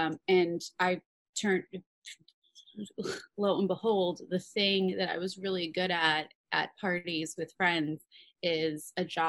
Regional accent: New York City, New York, United States; And I'm from New York City originally, so I wanted to go to a place where I wouldn't have to pay for room and board and I could be close to home.

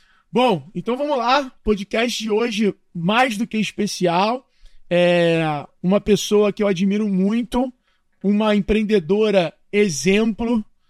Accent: Brazil; mas eu acho que como brasileiro a gente está se unindo

